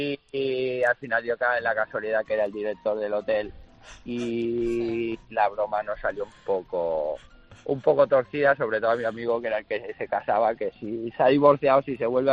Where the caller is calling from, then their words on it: Porto Cristo, Balearic Islands, Spain; llamo de Mallorca, desde Puerto Cristo, el pueblo donde vive Rafa Nadal